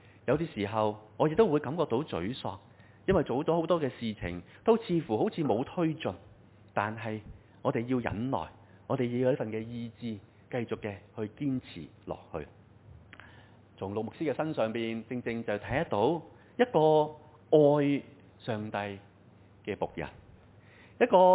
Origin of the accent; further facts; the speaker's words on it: Hong Kong; 不過可能對於我們香港人來說，我們很多人都不認識他。